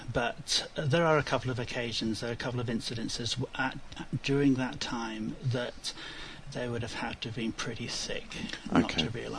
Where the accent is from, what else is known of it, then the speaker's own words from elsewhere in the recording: South West England, United Kingdom; when I was growing up in the West Country in England.